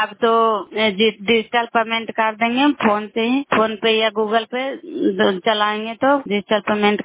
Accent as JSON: {"language": "Hindi", "town": "Baijganj", "region": "Bihar", "country": "India", "said": "कराय ब्लॉक मकराता पंचायत ग्राम बैजगंज की निवासी हूँ और कराय ब्लॉक से बोल रही हूँ।"}